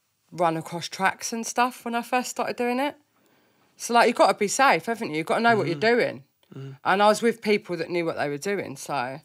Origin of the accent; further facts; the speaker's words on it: Croydon, London, United Kingdom; born there; Croydon. I was born in Croydon, yeah.